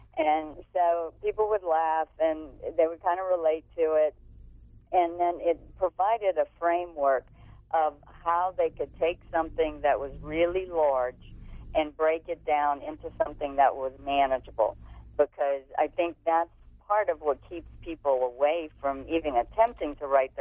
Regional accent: Louisiana, United States; I started writing for a weekly newspaper in my hometown, South Louisiana, when I was 14.

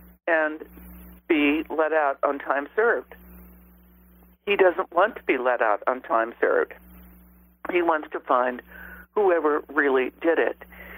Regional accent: Arizona, United States; I grew up in Arizona. I know how the desert smells. I know the distances. I know the towns.

